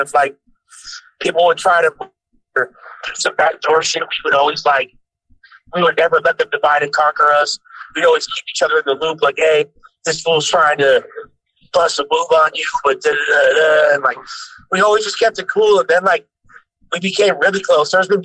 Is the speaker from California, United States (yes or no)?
yes; Los Angeles, California, United States; I'm from West LA.